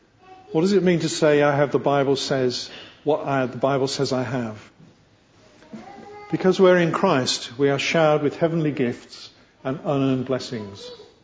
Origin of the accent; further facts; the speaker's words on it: England, United Kingdom; I'm English.